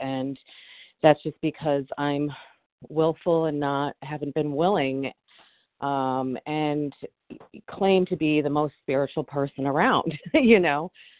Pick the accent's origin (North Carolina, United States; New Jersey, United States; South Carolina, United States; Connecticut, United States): Connecticut, United States; from Connecticut.